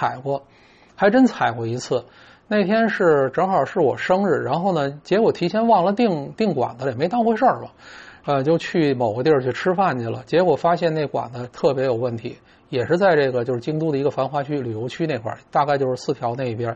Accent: Singapore; 你比如我新加坡人

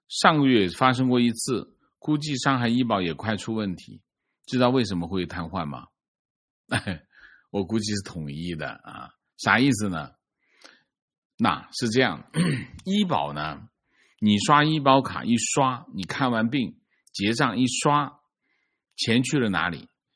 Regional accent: Qingdao, Shandong, China; 我就是青岛人，但是我毕业那年我只能去其他城市找工作，因为我学的是集成电路，青岛根本没有对口的工作。我爱我的家乡，但我回不去我的家乡。

